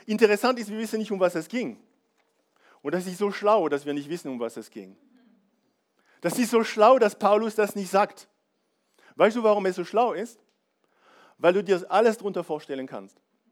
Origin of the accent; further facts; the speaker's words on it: France; now in Germany; Also ich bin Franzose, ich lebe in Deutschland